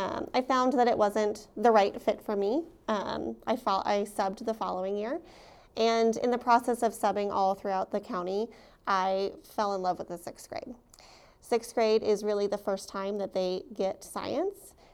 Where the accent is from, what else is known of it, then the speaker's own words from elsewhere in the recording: Denver, Colorado, United States; also born or lived in Seattle, Washington; now in Astoria, United States; I'm originally from Denver, Colorado. I went to school in Seattle, Washington, and then I ran out of money after college and made my way here